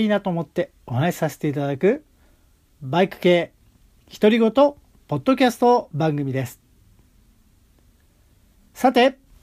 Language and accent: Japanese; Kanto, Japan; 私ら関東の人間にとって桜餅といえば